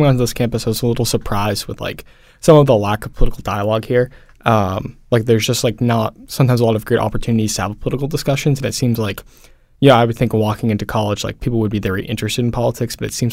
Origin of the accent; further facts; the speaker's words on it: Swampscott, Massachusetts, United States; So I grew up in Swampscott, Massachusetts, which is a little bit north of Boston.